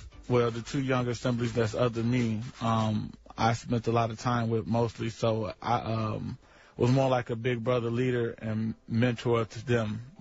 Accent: Chicago, Illinois, United States; also born or lived in University Park, United States; I moved around a lot when I was little. I'm from Chicago originally, but I started off young in University Park, Illinois.

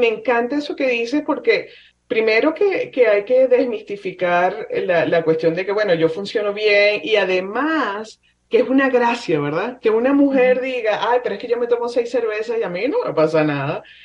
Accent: Venezuela; yo empecé a tomar en mi país, en Venezuela, normalmente en la playa

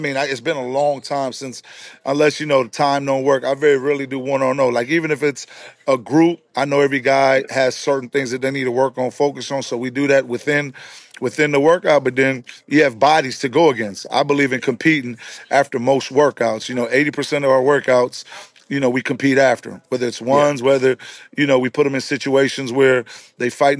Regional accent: Belize; I was a kid from Belize

